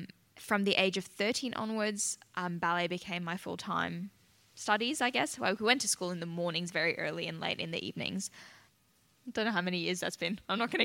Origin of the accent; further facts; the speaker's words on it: Switzerland; So I grew up in Switzerland, so obviously the name is in German